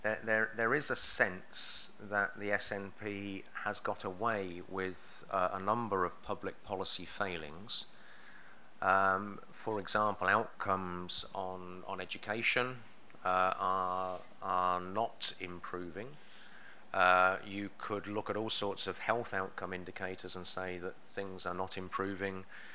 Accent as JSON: {"language": "English", "region": "England", "country": "United Kingdom", "lives_now": "Scotland, United Kingdom", "said": "I'm an Englishman in Scotland."}